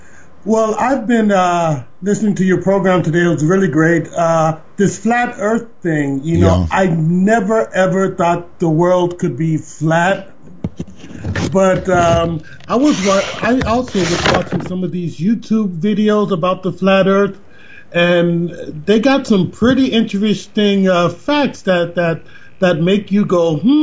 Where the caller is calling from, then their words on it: Germany; I'm calling from Germany. I'm ex-military. I was used to work on the Persian missiles and stayed over here.